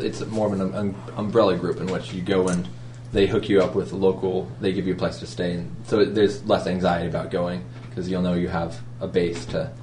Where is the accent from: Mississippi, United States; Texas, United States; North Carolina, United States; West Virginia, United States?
Texas, United States; Well, as you mentioned earlier, I'm from Texas.